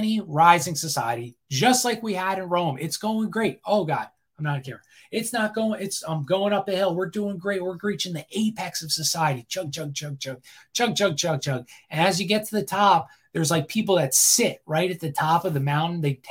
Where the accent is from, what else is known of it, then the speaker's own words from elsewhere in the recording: England, United Kingdom; I'm English.